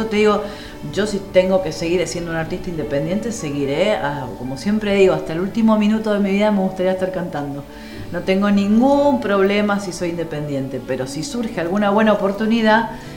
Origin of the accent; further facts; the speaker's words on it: Buenos Aires, Argentina; moved away as an adult; also born or lived in San Rafael; yo soy de acá, soy porteña. Nada más que por cuestiones de amor, me fui para San Rafael, Mendoza. Ahí me radiqué con mi familia, tuve mis hijos. Y bueno, ahora estoy un poquito entre Buenos Aires, San Rafael.